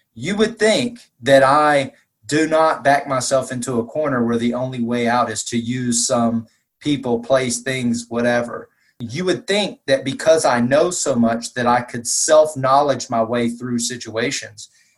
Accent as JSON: {"language": "English", "region": "the South", "country": "United States", "said": "I'm from the South and the Bible Belt."}